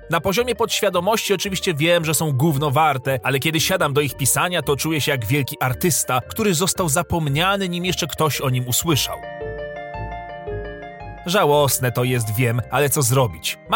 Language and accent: Polish; Warsaw, Masovian Voivodeship, Poland; wychowałem się na Jelonkach. Blokowisko takie jak każde inne, beton na betonie, trzepaki i w chuj dzieciaków.